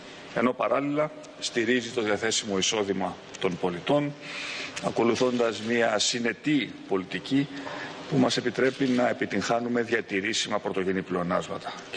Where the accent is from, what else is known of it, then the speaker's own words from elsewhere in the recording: Greece; τα νέα που σας φέρνω από την Ελλάδα είναι πολύ πιο αισιόδοξα από τότε. Με την πατρίδα μου